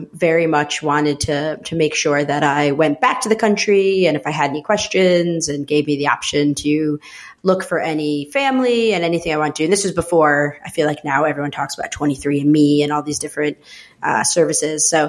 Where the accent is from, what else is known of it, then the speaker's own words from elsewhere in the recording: New York, United States; also born or lived in El Salvador; So I was born in El Salvador, which is in Central America. growing up in upstate New York, nobody ever knew what El Salvador was.